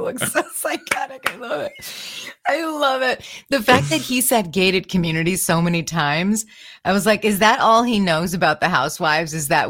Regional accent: Michigan, United States; Shout out Kalamazoo. I'm from Michigan. What's up? Here's the mitten.

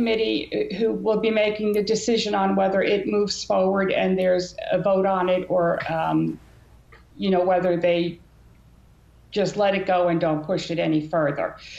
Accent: Massachusetts, United States; I'm from Massachusetts.

